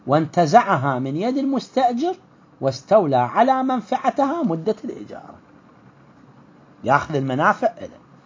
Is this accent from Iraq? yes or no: yes; Iraq; عندنا في العراق